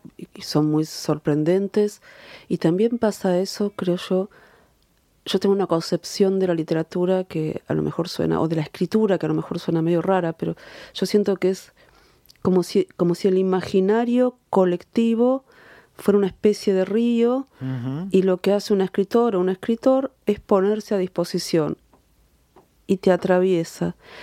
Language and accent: Spanish; Argentina; unos incendios horribles, gigantescos, en el delta del Paraná, en mi país.